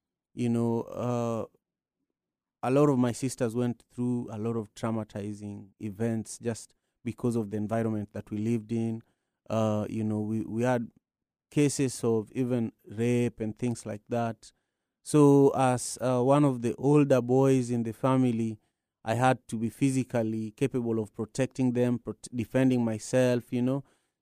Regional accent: Kenya; was able to travel back to Kenya. Very challenging, just traveling from the capital city back to my hometown.

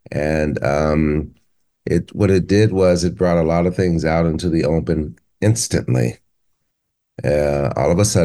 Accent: San Diego, California, United States; I grew up in San Diego. We followed USC sports mainly because of him.

